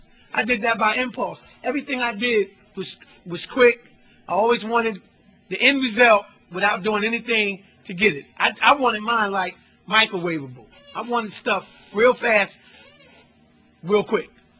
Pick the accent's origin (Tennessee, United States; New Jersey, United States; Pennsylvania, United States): New Jersey, United States; Newark; I'm one of five kids, born and raised in Newark.